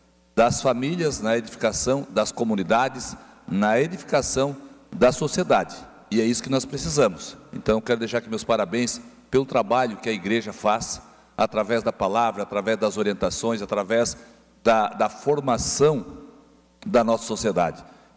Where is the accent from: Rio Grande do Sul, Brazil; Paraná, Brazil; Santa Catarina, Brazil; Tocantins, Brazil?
Santa Catarina, Brazil; São Ludgero; Eu que venho de São Ludogero, cidade de origem alemã, colonização alemã